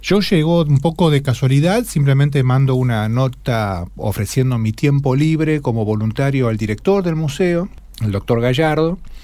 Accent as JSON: {"language": "Spanish", "region": "Buenos Aires", "country": "Argentina", "tie": "born or raised there", "also_born_or_lived": "Trelew", "said": "hice toda la primaria y secundaria en Buenos Aires, y en la ciudad de Buenos Aires, y estudié inicialmente el profesorado en ciencias naturales en el Instituto Nacional Superior Joaquín B. González."}